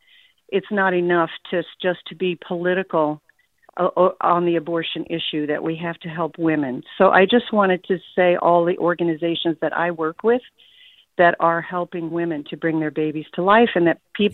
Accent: Belleville, Illinois, United States; And I'm from Belleville, Illinois, but we are right across the river from St. Louis, Missouri.

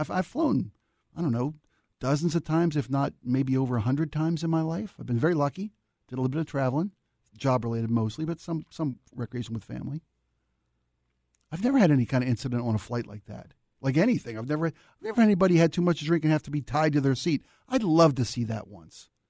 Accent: East Coast, United States; born there; also born or lived in Ocean City, Maryland; I was born on the East Coast, spent quite a few summers of my young adult life, late teenage young adult life in Ocean City, Maryland

